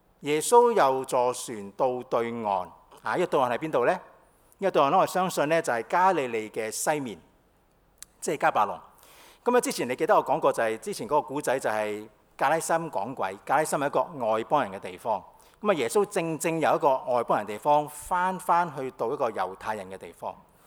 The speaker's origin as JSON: {"language": "Chinese", "country": "China", "said": "當時如果我們中國人看這段經文就說"}